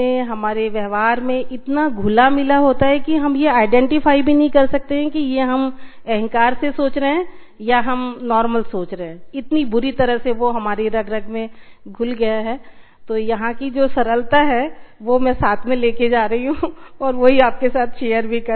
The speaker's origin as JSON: {"language": "Hindi", "region": "Uttar Pradesh", "country": "India", "moved": "as an adult", "lives_now": "Indore, India", "said": "मैं यूपी से हूँ और शादी हुई एमपी में।"}